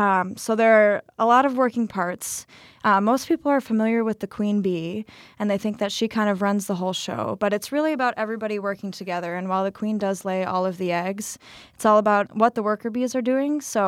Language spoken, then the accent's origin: English; Minneapolis, Minnesota, United States; Well, I'm from Minneapolis, just graduated from Marquette. And in the beginning of August, I'll be going out to Tacoma, Washington.